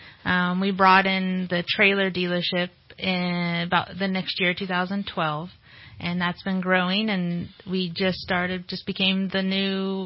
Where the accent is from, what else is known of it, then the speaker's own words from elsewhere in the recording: California, United States; I grew up in Humboldt County and moved over in '97 and been here since.